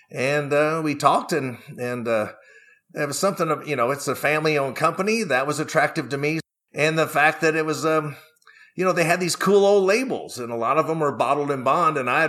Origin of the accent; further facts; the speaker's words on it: Kentucky, United States; And I grew up in Kentucky, so I had the pedigree.